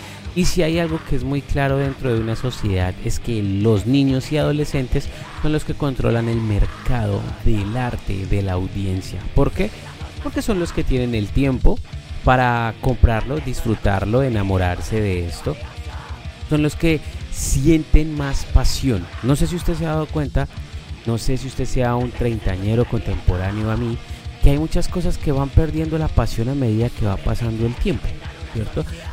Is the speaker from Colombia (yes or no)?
yes; Colombia; now in United States; en Colombia, que es el país de donde soy originario, tengamos este tipo de situaciones